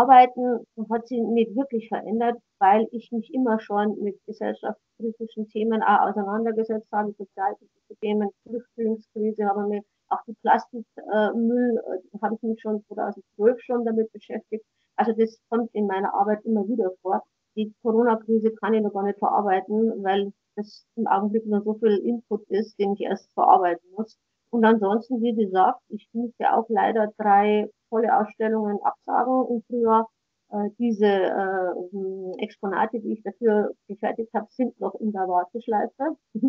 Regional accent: Landshut, Bavaria, Germany; born there; meine Geschwister sind in Landshut, ich bin ja gebürtige Landshuterin

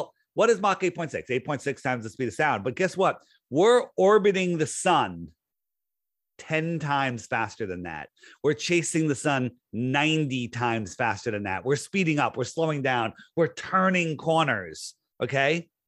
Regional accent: Connecticut, United States; I grew up in Fairfield County on the East Coast

